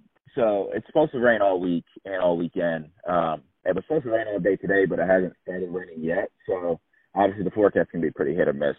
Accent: Missouri, United States; When I came from Missouri, they didn't have Raising Cane's

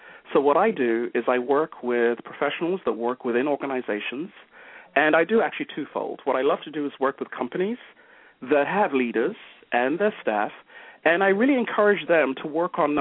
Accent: London, United Kingdom; moved away as an adult; now in Tampa, United States; The short version of it is that I'm originally from London, England. I've been in the fabulous United States for about 33 years, and I live in not-so-sunny right now, kind of rainy, Tampa, Florida.

